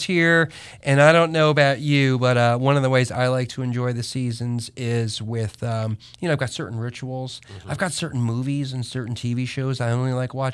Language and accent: English; New Jersey, United States; I grew up in Jersey, and the seasons are a bit more defined accordingly